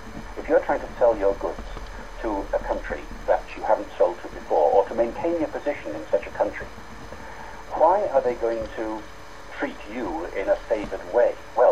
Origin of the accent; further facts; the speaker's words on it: Wales, United Kingdom; I come from a part of the world where this has happened. I come from Wales, and in Wales, Welsh was under a very strong threat from English for many decades.